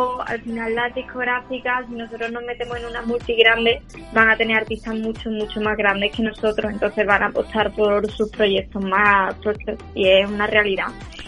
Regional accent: Andalusia, Spain; accent: Andalusian; obviamente que a mí me toca más andaluza y tal, con mi acento ya, que tengo ganas.

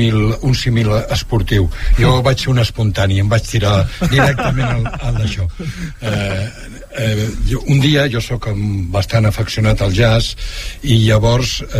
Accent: Barcelona, Catalonia, Spain; Jo en aquella època de nen vivia a Barcelona

